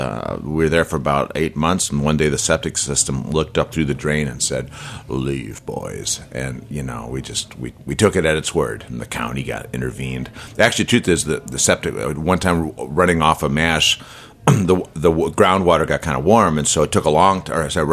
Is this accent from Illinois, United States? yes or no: yes; Chicago, Illinois, United States; I mean, growing up in Chicago as I did, you know, you're going to drink old Milwaukee and old style